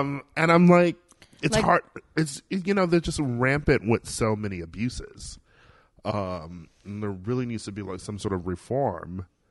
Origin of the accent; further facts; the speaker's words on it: Milwaukee, Wisconsin, United States; And I grew up in Milwaukee, Wisconsin.